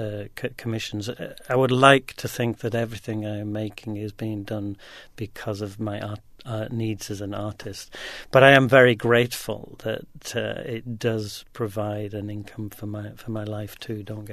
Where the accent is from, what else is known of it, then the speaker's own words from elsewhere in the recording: England, United Kingdom; I'm Scottish, not Scottish, I'm English, and I'm an artist and living in a small Scottish village.